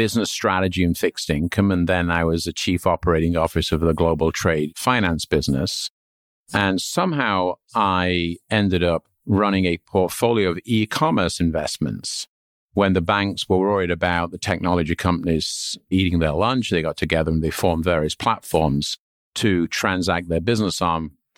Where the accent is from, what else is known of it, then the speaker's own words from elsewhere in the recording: Sheffield, Yorkshire and the Humber, United Kingdom; So I grew up in Sheffield, England, which is a northern industrial town.